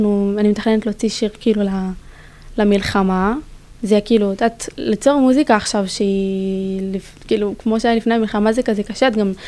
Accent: Northern District, Israel; כי אני גם מהצפון

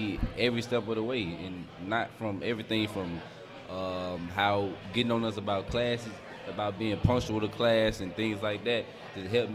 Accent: Mississippi, United States; And I'm from Mississippi.

